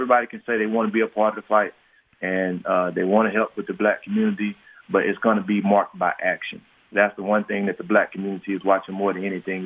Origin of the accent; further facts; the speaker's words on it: Mississippi, United States; But, you know, growing up in Mississippi and living in a more urban environment